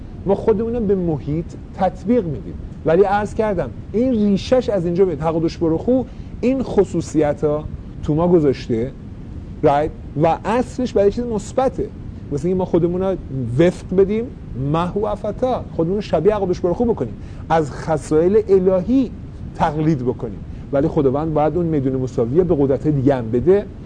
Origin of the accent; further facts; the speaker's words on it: Iran; now in United States; ما یه سلای ایرانی از ایران اومدیم آمریکا، یه دو مدرن لس آنجلس، یه کانسنترین بزرگ، یه دم رفتم تو نیویورک.